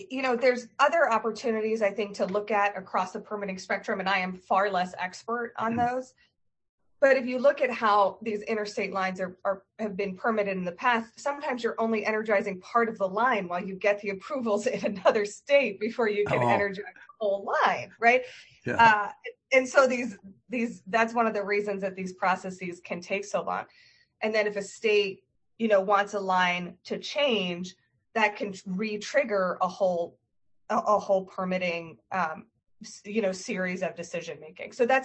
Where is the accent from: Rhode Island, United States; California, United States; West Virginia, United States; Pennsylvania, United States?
Rhode Island, United States; I mean, I grew up in Rhode Island